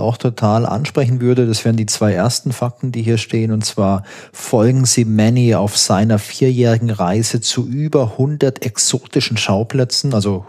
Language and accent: German; Baden-Württemberg, Germany; also born or lived in Hesse; Ich komme ja aus Baden-Württemberg. Ich war eigentlich in Hessen in der Schule.